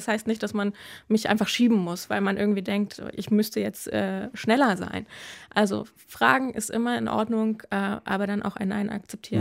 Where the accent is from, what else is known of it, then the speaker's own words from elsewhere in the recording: Hamburg, Germany; moved away as an adult; ich war gerade diese Woche in Hamburg, meiner Heimatstadt, wo ich aufgewachsen bin und die ersten 20 Jahre meines Lebens gelebt habe